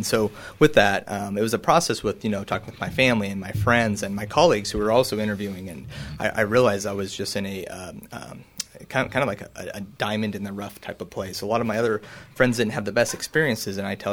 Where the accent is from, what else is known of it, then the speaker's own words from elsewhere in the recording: Hoisington, Kansas, United States; So I'm from Hoisington, Kansas, born and raised.